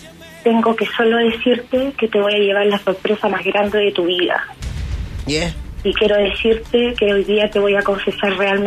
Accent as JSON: {"language": "Spanish", "country": "Chile", "said": "como buena si chilena, mala, empoderada."}